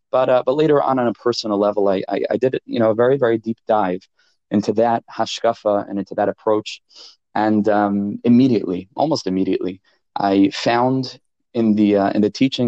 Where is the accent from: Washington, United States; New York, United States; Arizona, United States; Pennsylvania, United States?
New York, United States; Farakwe; But I'm originally from Farakwe, New York, and I went to a number of wonderful yeshivas in that area, in America, in various places.